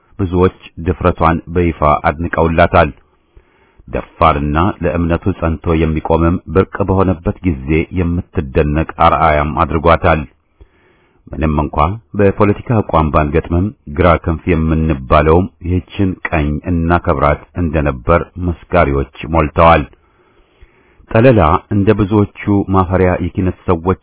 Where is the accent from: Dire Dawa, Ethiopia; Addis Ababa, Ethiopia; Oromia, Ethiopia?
Addis Ababa, Ethiopia; moved away; የኛ ትውልድ አባላት በአዲስ አበባ ስናድግ … አይነቶቹን ዘፈኖች እየሰማን ነው ያደግነው